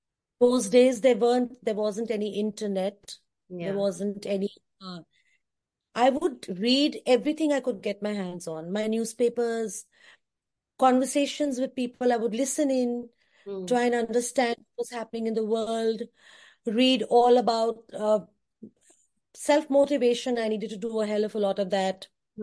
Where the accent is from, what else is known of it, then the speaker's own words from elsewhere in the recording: Agra, Uttar Pradesh, India; I grew up in Agra, and he sent me to Delhi University, where I studied English literature.